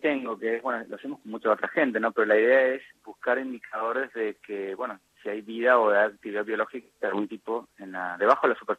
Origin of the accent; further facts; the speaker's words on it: Mendoza, Argentina; Exactamente, mendocina.